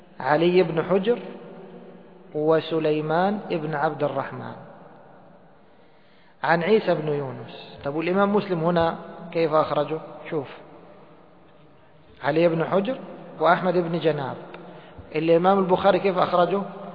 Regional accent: Egypt; طبعا منص هذا مشهور عندنا في مصر

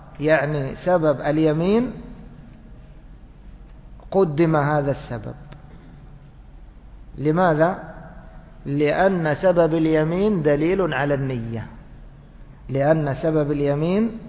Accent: Egypt; هذا معروف عندنا في مصر، يعني باللفظ العام

